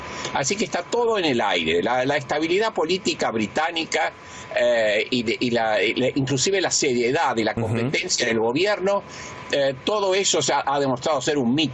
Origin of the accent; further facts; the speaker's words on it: Argentina; como decimos en mi país, en la Argentina